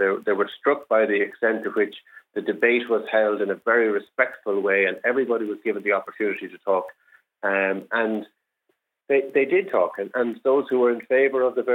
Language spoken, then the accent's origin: English; Longford, Leinster, Ireland; My local media, where I grew up in Longford, they were very strong.